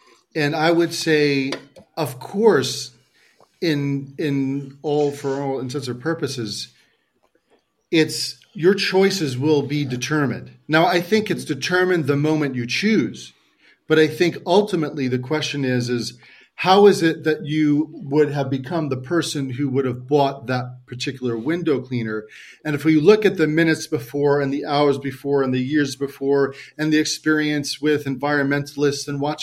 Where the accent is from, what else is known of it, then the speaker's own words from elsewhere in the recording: New York, United States; But listen, I'm from New York, man.